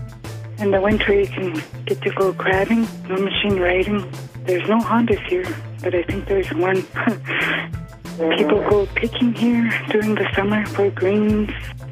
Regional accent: Gambell, Alaska, United States; now in Diomede, United States; I'm originally from Gamble, but I live here in Diamond. When we last did a count, there was a little over 100 people.

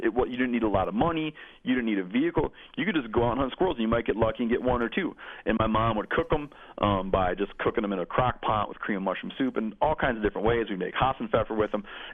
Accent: Michigan, United States; So when I was growing up in Michigan, September 15th, was the opening day of squirrel season.

